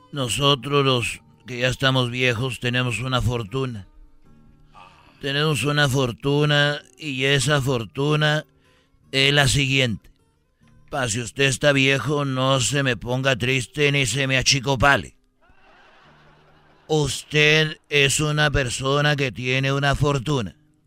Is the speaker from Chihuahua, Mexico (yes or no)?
no; Jalisco, Mexico; yo soy de Jalisco.